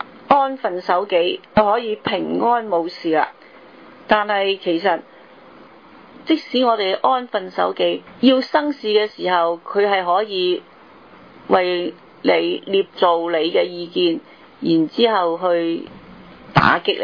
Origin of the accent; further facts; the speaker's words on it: Hong Kong; 我们香港人争取选举我们自己的特首，争取真普选